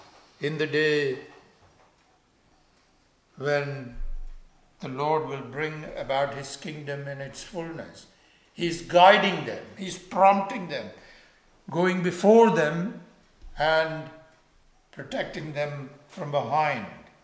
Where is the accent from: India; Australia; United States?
India; moved away; as I grew up in India about animals.